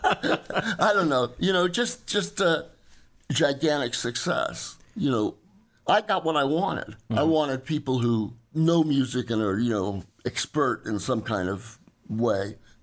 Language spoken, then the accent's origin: English; Los Angeles, California, United States; born there; also born or lived in New Orleans; My mother was from New Orleans, and I was born in Los Angeles, but went to New Orleans when I was a week old, maybe 2 weeks old, and we stayed there till I was 3